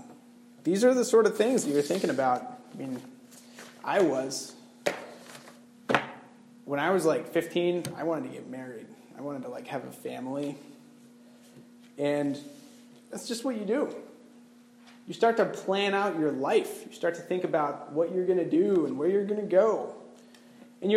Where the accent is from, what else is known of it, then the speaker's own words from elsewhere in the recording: North Carolina, United States; When I was 16, so I grew up in North Carolina, and I was dead set on living out the rest of my days in the South